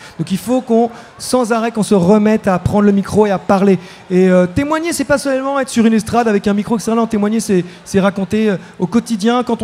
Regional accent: Versailles, Île-de-France, France; born there; moi qui suis un métis, tu vois, je suis né à Versailles, donc tu vois, métis de Versailles

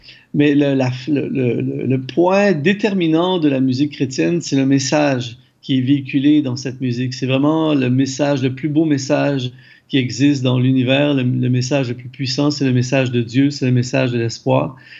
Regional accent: Canada; je suis Canadien

